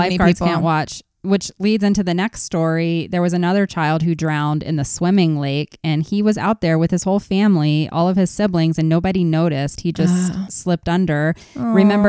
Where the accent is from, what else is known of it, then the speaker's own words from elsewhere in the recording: Dallas, Texas, United States; The one I went to growing up in Dallas, Texas had a death on one of my favorite rides.